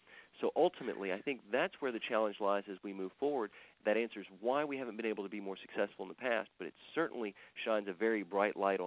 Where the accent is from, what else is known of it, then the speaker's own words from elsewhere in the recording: Louisiana, United States; I'm so proud of the fact that I come from Louisiana because it represents a culture and a type of people that lived on a dynamic landscape for centuries.